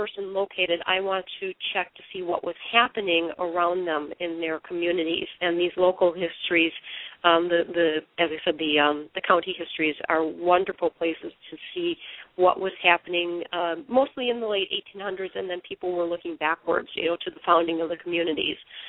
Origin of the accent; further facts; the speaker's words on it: Waukegan, Illinois, United States; I grew up in Waukegan, Illinois.